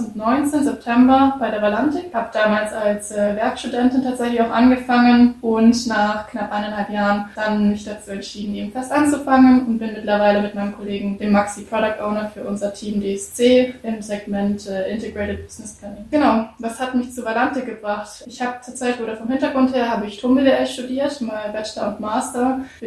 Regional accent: Munich, Bavaria, Germany; Ich komme auch aus München

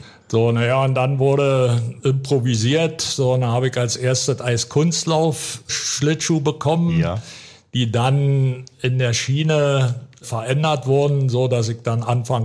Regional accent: Roßlau, Saxony-Anhalt, Germany; born there; Und dadurch war sie dann gezwungen, nach Roßlau zu fahren zur Entbindung. Und damit wurde ich Sachsen-Anhaltiner.

